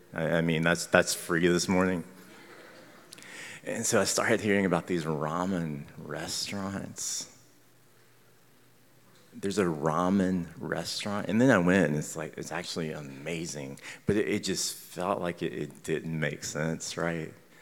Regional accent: Mississippi, United States; I mean, I'm from Mississippi. Like, if it were to start anywhere, like, that makes sense there.

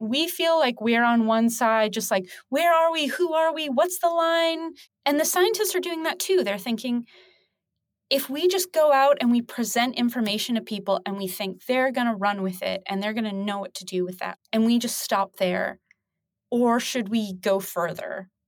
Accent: Canada; moved away as an adult; now in United Kingdom; Being Canadian, I was sort of trained in, for lack of a better word, a really American objectivity tradition. When I came to the UK

